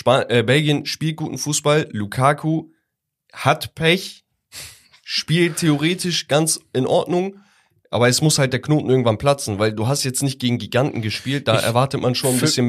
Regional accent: Turkey; Bro, sage ich als Türke sogar nein.

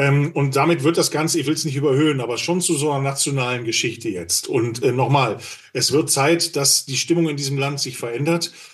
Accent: Berlin, Germany; Und das sage ich jetzt als Berliner.

